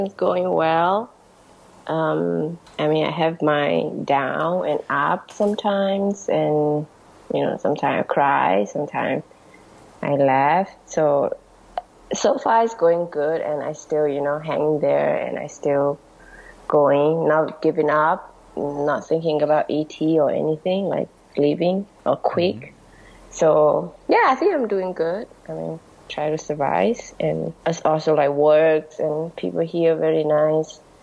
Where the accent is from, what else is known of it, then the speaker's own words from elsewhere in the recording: Thailand; English is a second language; also born or lived in Myanmar; I was born in Burma or Myanmar, in a country in Southeast Asia, and because of the conflict and war, so I moved to Thailand when I was like 6, 7. In a refugee camp in Thailand. I grew up there.